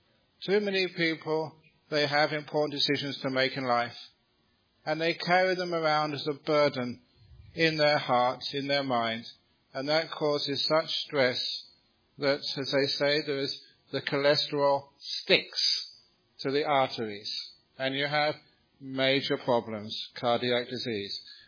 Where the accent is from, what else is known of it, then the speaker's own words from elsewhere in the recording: England, United Kingdom; born there; I'm an English-born monk.